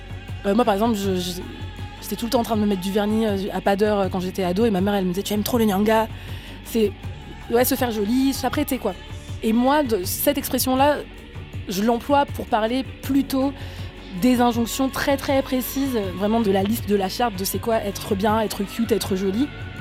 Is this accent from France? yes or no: no; Cameroon; accent: French; Quand je suis ici, on se doute pas forcément que j'ai pas grandi ici. Mais voilà, dans mon cas, c'est vrai que c'est mon pays. Là, maintenant, quand je rentre au Cameroun, je dis que je rentre chez moi.